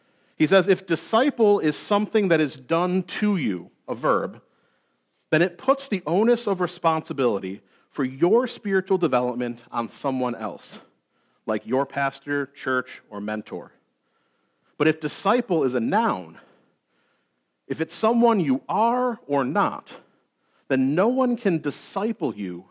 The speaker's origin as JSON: {"language": "English", "town": "Clarence", "country": "United States", "tie": "born or raised there", "said": "a Methodist church in my hometown, in Clarence, the town I grew up in."}